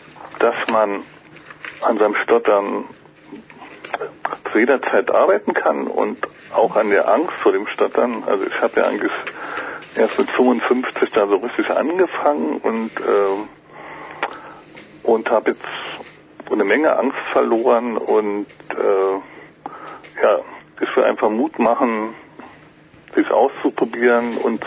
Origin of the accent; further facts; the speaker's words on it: Berlin, Germany; Ich bin katholisch aufgewachsen in Ostberlin, was erst die Diaspora war.